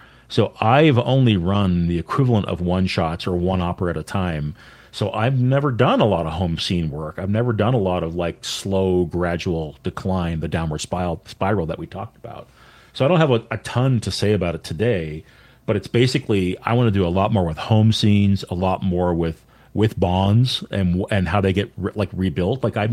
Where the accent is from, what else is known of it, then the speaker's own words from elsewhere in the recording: Halifax, Nova Scotia, Canada; I want to write an adventure based on this, these two locations that are in my hometown. Basically, Halifax, it was a very important military port and fort in the 18th and 19th centuries.